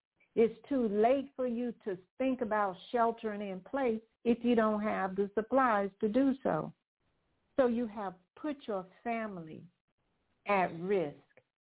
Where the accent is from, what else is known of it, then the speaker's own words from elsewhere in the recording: North Carolina, United States; I grew up in Western North Carolina, if any of you are familiar with this